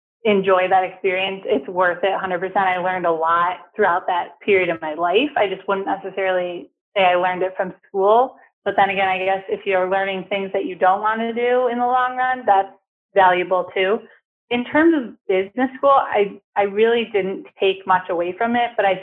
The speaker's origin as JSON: {"language": "English", "town": "Hamburg", "region": "New York", "country": "United States", "said": "I'm originally from Hamburg, New York, and I actually moved back a couple of years ago."}